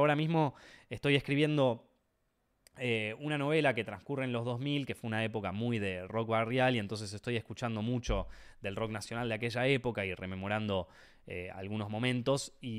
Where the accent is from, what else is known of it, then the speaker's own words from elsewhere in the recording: Argentina; como cualquier argentino, todos escuchamos alguna banda de rock nacional en aquel momento